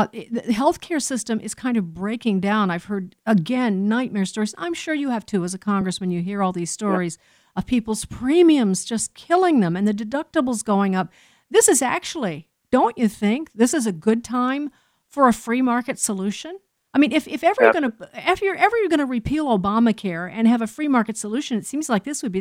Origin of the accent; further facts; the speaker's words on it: Chicago, Illinois, United States; In fact, many of us, I remember well because I'm from Chicago